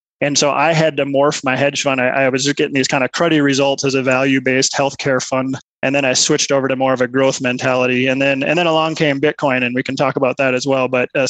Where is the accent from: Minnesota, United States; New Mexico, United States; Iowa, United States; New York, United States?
Minnesota, United States; also born or lived in Milwaukee; now in Colorado Springs, United States; We grew up in Minnesota, did our training in Milwaukee, and we always have loved the Rocky Mountains. And so first chance, we came out here. And so I've been out in Colorado Springs since 2008.